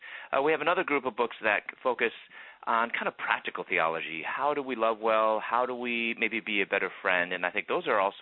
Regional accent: Chicago, Illinois, United States; I'm from Chicago. Then I moved to Louisville, Kentucky, where I was pursuing my doctorate in dentistry.

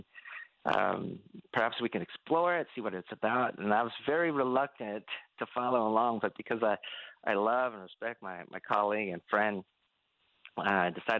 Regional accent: Washington, United States; I grew up in the Korean immigrant church near in the suburb of Seattle

